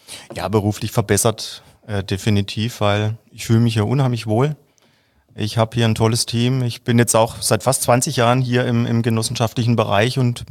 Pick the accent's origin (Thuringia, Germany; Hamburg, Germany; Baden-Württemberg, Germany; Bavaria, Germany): Baden-Württemberg, Germany; Herbolzheim; Mein Vater ist gebürtiger Süditaliener und aufgewachsen bin ich aber in Herbolzheim.